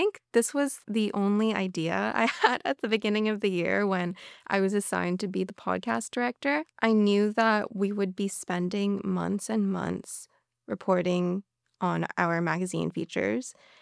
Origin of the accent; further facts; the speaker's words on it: South Korea; I grew up abroad. I didn't grow up in Canada. I grew up in South Korea, and I'm also Canadian.